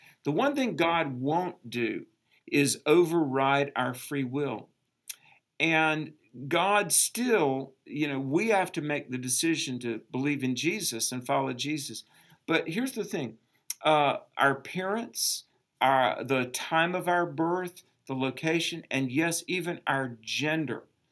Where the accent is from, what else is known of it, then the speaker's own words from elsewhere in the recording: the South, United States; accent: Southern; I have a Southern accent because I was born in the South.